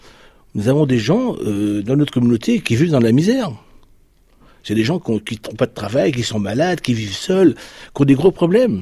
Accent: Algeria; Moi, parce que moi, je suis originaire d'Algérie.

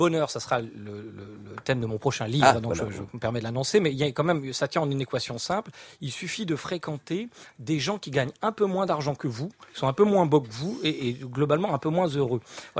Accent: Nancy, Grand Est, France; Parce que moi, je viens de Nancy.

